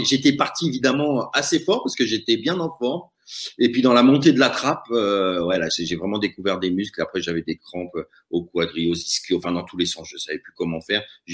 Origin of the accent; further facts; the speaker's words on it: Paris, Île-de-France, France; now in Chamonix, France; J'étais arrivé en 93 à Chamonix pour y vivre. Je venais de Paris.